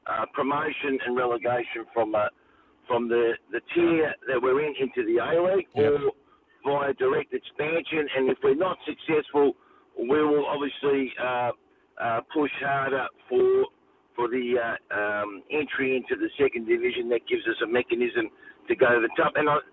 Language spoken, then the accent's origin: English; Australia; It just made you feel proud as an Australian, representing football of that day.